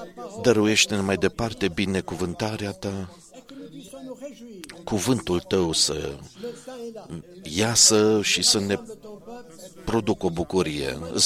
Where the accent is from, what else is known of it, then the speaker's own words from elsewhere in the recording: Haiti; din Haiti.